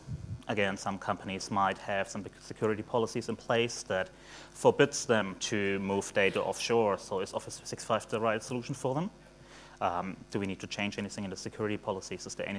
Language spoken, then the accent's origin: English; Germany; English is a second language; also born or lived in New Zealand; now in Australia; Germany, moved to New Zealand in 2005, then went to Asia, talked to the Asian people, and mixed up my accent a little bit, and now Australian, they just, do stuff with my accent I don't understand.